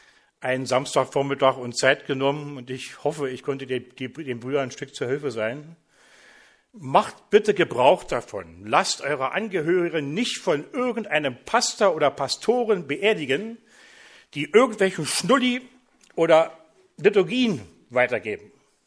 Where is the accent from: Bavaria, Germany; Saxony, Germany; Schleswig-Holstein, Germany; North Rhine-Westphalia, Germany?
Saxony, Germany; Vielau; ich komme aus Vielau, das liegt in der Nähe von Zwickau, komme aus dem Hintergrund der Brüderversammlungen, wo ich mit Leib und Seele zu Hause bin. Ich bin 63